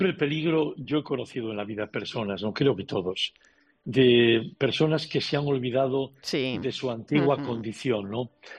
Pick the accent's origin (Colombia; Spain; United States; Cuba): Spain; Asturias; Cuando voy a mi pueblo, al Huanco Asturias, del que estoy muy orgulloso, he estado ahora en Navidad, me muevo por el pueblo